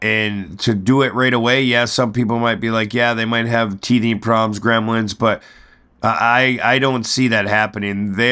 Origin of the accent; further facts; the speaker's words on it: Crandon, Wisconsin, United States; Big weekend, especially for me this weekend, Shane, with being my hometown.